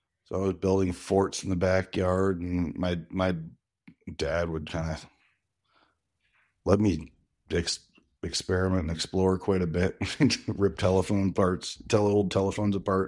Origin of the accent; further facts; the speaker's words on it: St. Thomas, Ontario, Canada; I grew up in St. Thomas, Ontario. So I've really lived in two towns in my life.